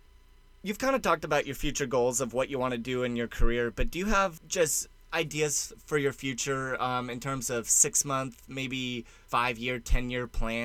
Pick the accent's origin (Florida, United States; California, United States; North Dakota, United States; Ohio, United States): California, United States; I like making fun of Texas because I'm from California, but I love Texas.